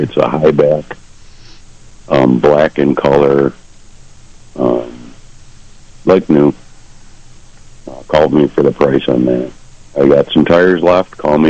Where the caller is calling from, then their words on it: Attica, United States; Calling from Attica.